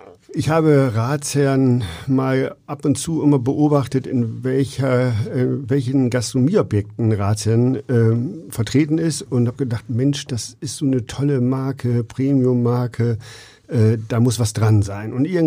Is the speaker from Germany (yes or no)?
yes; Wildeshausen, Lower Saxony, Germany; born there; now in Hamburg, Germany; Wir kommen aus Wildeshausen, gebürtig. Genau. Dann ging es nach Rügen mit der Expansion. Und dann sind wir so fündig geworden in Hamburg und fühlen uns da auch sehr wohl.